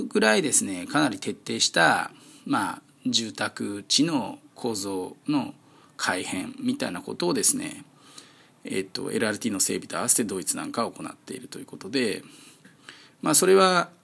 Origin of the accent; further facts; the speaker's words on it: Fukui, Japan; 例えば、私のふるさとの福井、まあ、その人福井出身なんですけれども